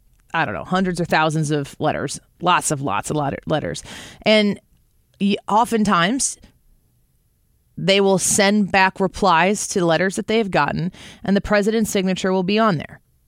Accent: Illinois, United States; You've got the billionaire governor of my home state of Illinois saying, I got to stand up for my people

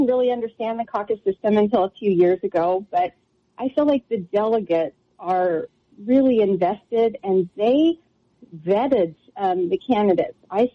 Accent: Brownsville, Texas, United States; So I lived in the Rio Grande Valley. I grew up in Brownsville, right?

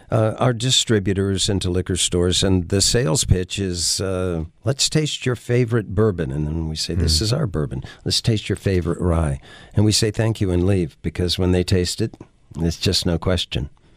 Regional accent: Cumberland, Maryland, United States; I grew up in Cumberland, Maryland, and that whole area was a big manufacturer of rye whiskey.

